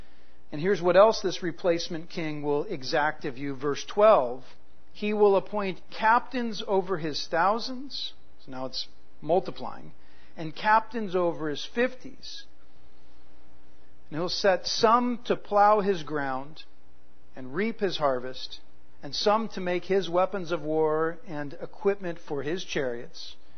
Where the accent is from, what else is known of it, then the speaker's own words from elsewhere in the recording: United States; I'm an American. We don't have a king, right?